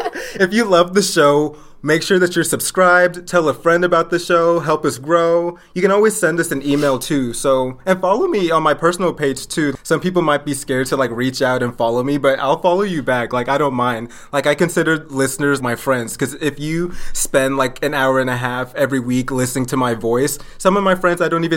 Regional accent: United States; born there; So I'm blessed in the fact that even though I was born in America, my parents like made a concerted effort to speak Igbo at home.

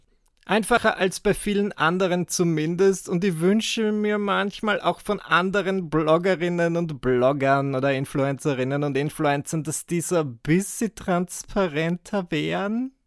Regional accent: Burgenland, Austria; Ja, ich bin im Burgenland aufgewachsen, ich war in meinem Dorf, aber nicht sonderlich involviert

